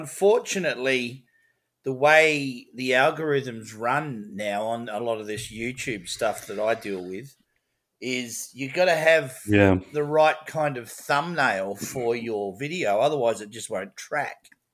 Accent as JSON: {"language": "English", "town": "Adelaide", "region": "South Australia", "country": "Australia", "tie": "born or raised there", "said": "I was born in Adelaide. In 1968, at the Queen Elizabeth Hospital, actually. And I grew up in a suburb in the northern suburbs of Adelaide called Gillis Plains. Just a working class"}